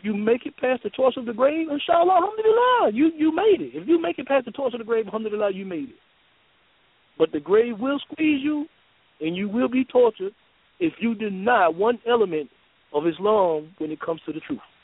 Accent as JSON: {"language": "English", "town": "Miami", "region": "Florida", "country": "United States", "moved": "yes", "lives_now": "Mississippi, United States", "said": "I've been down here 7 years. I came from Miami, Florida."}